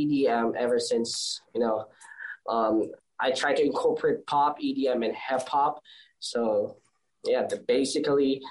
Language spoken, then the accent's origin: English; Manila, Metro Manila, Philippines; I'm from Manila. It's the Luzon, or the kind of north part of the Philippines.